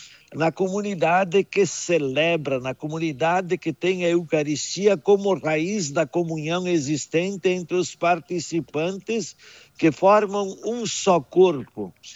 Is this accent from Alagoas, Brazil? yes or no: no; Rio Grande do Sul, Brazil; now in Ijuí, Brazil; E como eu venho da Serra Gaúcha e observando também já a tradição de Ijuí, uhum.